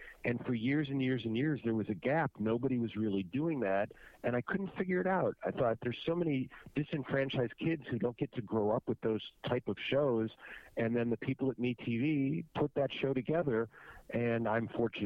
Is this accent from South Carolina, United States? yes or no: no; Chicago, Illinois, United States; Well, I grew up in Chicago, and we had a show in the morning here in Chicago called Ray Rayner and Friends